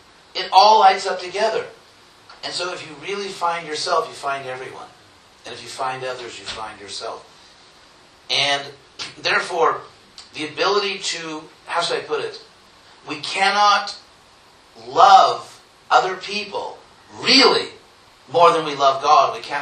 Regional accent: Los Angeles, California, United States; I'm from Los Angeles, and for some time I lived very close to UCLA

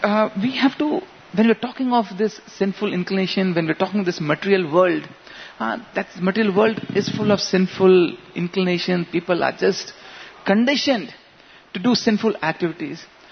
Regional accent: Bihar, India; English is a second language; This is many, many years back. I come from Bihar.

